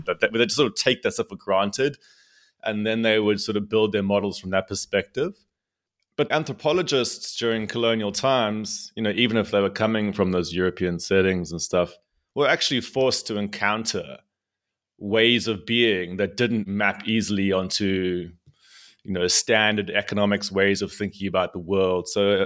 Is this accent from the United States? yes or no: no; South Africa; I'm from South Africa. So I grew up the tail end of apartheid in South Africa. So, you know, in a sort of fascist police state, essentially.